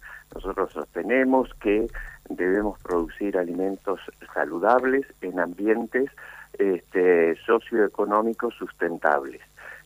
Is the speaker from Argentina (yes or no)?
yes; Rauch, Buenos Aires Province, Argentina; Yo soy de bonaerense, estoy acá en el centro de la provincia de Buenos Aires, lo que sería lo que llamamos la cuenca del Salado y la ciudad de Rauch.